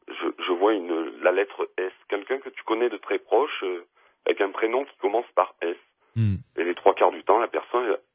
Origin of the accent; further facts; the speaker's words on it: Provence-Alpes-Côte d'Azur, France; puisque je suis originaire de la Côte d'Azur